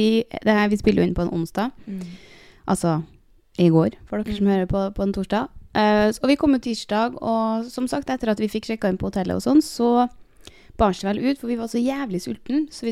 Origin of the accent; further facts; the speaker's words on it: Trondheim, Trøndelag, Norway; Vi var sånn, ja, vi er fra Trondheim.